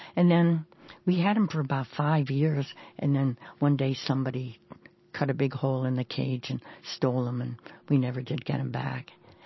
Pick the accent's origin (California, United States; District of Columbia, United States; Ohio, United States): California, United States; San Francisco; born there; now in Chicago, United States; I was born in San Francisco, and it's a city, everybody's favorite city as far as I'm concerned. However, I have adapted my ways of life in Chicago.